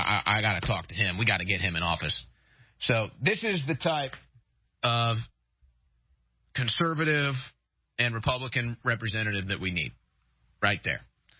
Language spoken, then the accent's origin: English; Webster Groves, Missouri, United States; I grew up in the Webster Groves, Kirkwood area.